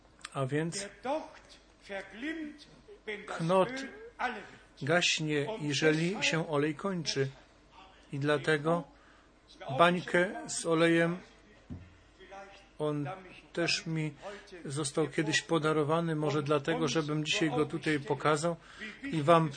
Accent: Pomeranian Voivodeship, Poland; ale ja pochodzę z okolic Gdańska

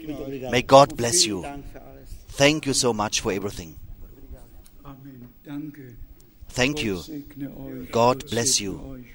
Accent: Luanda, Luanda Province, Angola; I am the twin brother of Brother Cosme. I'm from Luanda, Angola.

